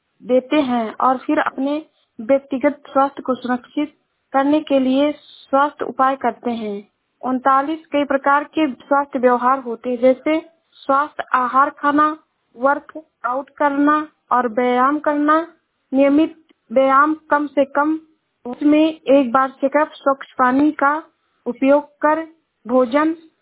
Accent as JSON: {"language": "Hindi", "region": "Uttar Pradesh", "country": "India", "said": "मैं जिला श्रावस्ती से हूँ।"}